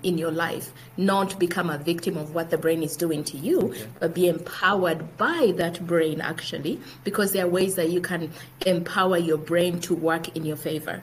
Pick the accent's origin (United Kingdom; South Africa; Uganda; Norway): Uganda; moved away as an adult; now in United States; I am born and raised in Uganda, and I've been in the US for about, I want to say, 22 years now, since 99. So half of my life has been here.